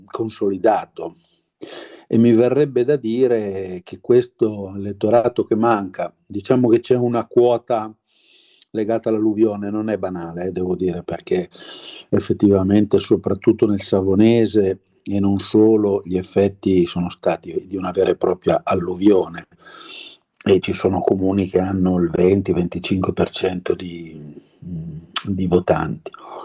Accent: Genoa, Liguria, Italy; born there; Ma conosco bene la Liguria, sono nato solo a Genova, diciamo, e abito in quel pezzo di Piemonte che guarda la Liguria

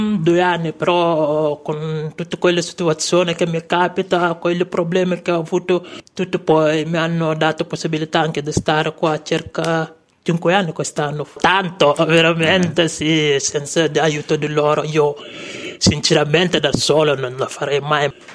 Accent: Gambia; Italian is a second language; now in Italy; vengo dal Gambia, sono in Italia da 7 anni.

